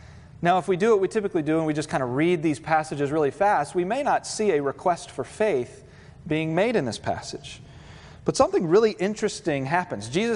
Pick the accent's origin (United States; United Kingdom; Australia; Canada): United States; Virginia Beach, Virginia; I'm from Virginia Beach. Water doesn't freeze in Virginia Beach.